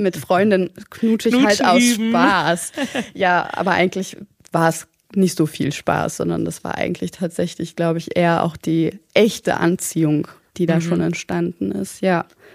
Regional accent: Berlin, Germany; in meiner Wohngegend in Berlin, wo ich groß geworden bin

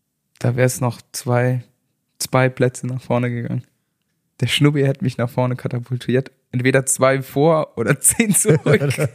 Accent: Saarland, Germany; Wäre ich ein Bayer vielleicht, aber so als Saarländer, nee.

